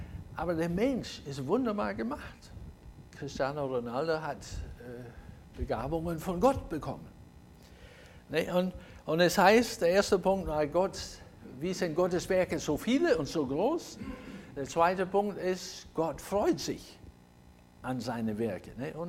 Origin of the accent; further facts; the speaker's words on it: Scotland, United Kingdom; German is a second language; Ich komme aus Schottland, da sind wir auch schwimmen gegangen